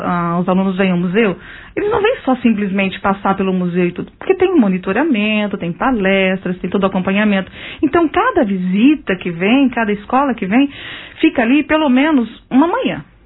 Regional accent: Pontal, São Paulo, Brazil; now in Monte Alto, Brazil; Pontalense. Eu sou de Pontal.

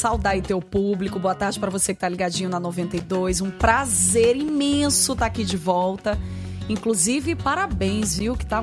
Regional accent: São Luís, Maranhão, Brazil; Eu sou filha de uma pernambucana com um piauiense, mas sou maranhense e ludovicense.

